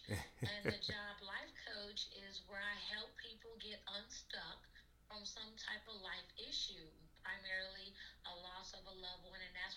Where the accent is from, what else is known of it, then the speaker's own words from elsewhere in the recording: Compton, California, United States; I am from Cali, actually. I'm born and raised from Compton, California. And I'm from Long Beach Unified School District, the LBC.